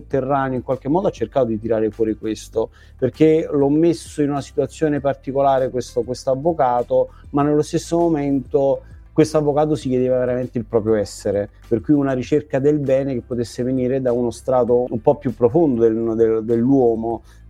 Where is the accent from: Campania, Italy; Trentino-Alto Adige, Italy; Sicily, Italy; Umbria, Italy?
Campania, Italy; Benevento; io vengo da Benevento, per cui in qualche modo ho definito Benevento il secondo luogo